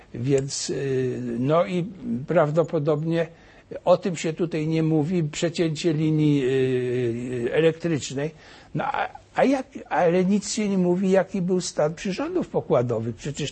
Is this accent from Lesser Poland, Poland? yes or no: yes; Olkusz, Lesser Poland, Poland; born there; bo ja też się urodziłem w Olkuszu, prawda?